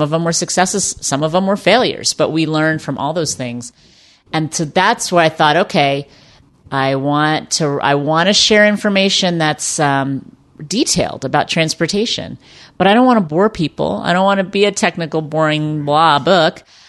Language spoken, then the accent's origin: English; Dallas, Texas, United States; growing up in Car Culture USA in Dallas, Texas, a very chubby youth, a sedentary lifestyle